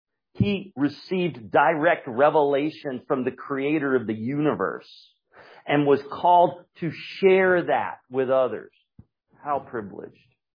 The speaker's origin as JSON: {"language": "English", "town": "Raleigh", "region": "North Carolina", "country": "United States", "tie": "born or raised there", "lives_now": "Asheville, United States", "said": "I'm up in Asheville, and I grew up in Raleigh. Anybody else here from North Carolina?"}